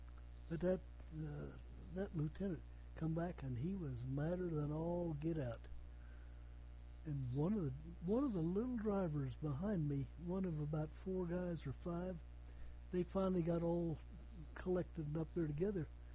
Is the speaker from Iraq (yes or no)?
no; Kinsley, Kansas, United States; I was from Kinsley, Kansas, you know.